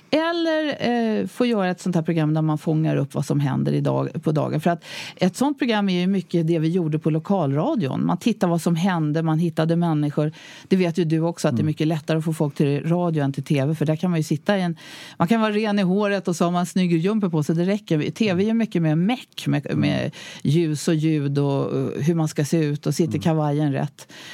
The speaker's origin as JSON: {"language": "Swedish", "town": "Stockholm", "region": "Stockholm County", "country": "Sweden", "tie": "born or raised there"}